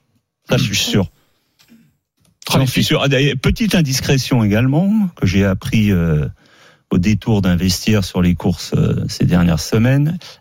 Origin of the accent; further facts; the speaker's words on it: Belgium; on va être la meilleure équipe du monde et on est belge